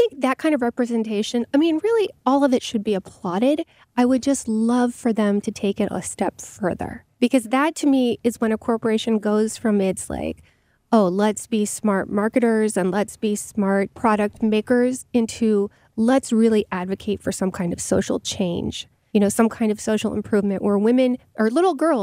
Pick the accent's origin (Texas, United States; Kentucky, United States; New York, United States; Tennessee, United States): Texas, United States; I grew up in Texas